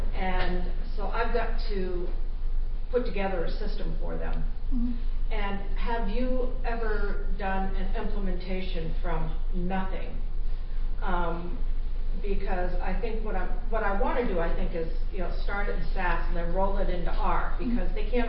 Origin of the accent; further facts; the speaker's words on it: Portland, Maine, United States; I'm here from Portland, Maine.